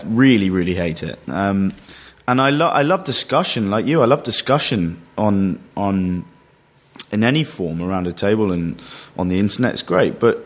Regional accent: London, United Kingdom; I would consider myself a Londoner, and that's my tribe. Being a Londoner and being, you know, British

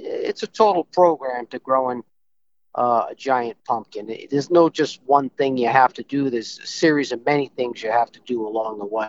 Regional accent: Green, Rhode Island, United States; from Green, Rhode Island.

